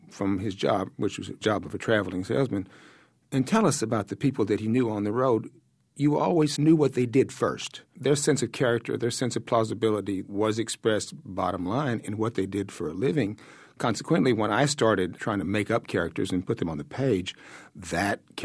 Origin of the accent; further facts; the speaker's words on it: Mississippi, United States; Well, I grew up in Mississippi of Depression era, I suppose you'd say, parents